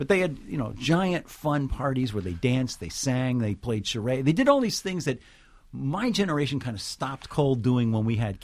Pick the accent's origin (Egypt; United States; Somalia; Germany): United States; Armonk, New York; I grew up in Armonk, New York, and I was born in 47, grew up there in the 50s and 60s.